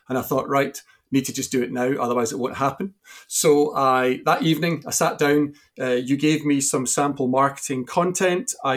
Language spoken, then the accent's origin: English; Scotland, United Kingdom; Next year, I'll have spent more of my life south of the border than north, even though I'm still Scottish. I live in Hampshire.